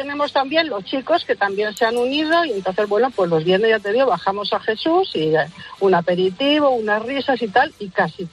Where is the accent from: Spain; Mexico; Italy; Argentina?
Spain; Madrid, Community of Madrid; nosotros somos de la Latina de Madrid